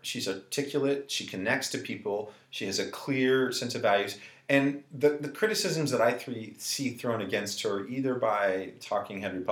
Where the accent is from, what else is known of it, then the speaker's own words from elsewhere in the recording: Tennessee, United States; I grew up in Tennessee in the 80s. I was in high school in the 80s with Northam.